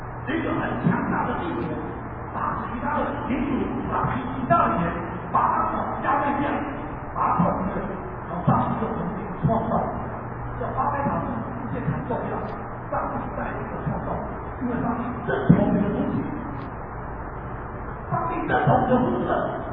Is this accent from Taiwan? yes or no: yes; Taiwan; 你会感受到我们台湾人中文的台语